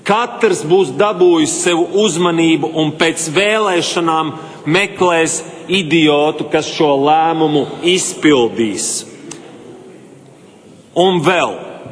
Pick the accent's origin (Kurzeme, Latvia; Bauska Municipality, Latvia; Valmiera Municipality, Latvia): Kurzeme, Latvia; Kuldīga; Es savu bērnību pavadīju Kuldīgas pusē Birzgaļu mājās